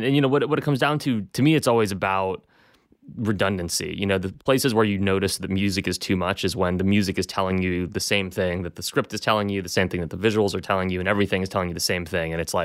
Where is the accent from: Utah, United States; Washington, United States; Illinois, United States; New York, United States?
New York, United States; Queens; also born or lived in Hastings; I grew up in Queens and then I moved to Hastings.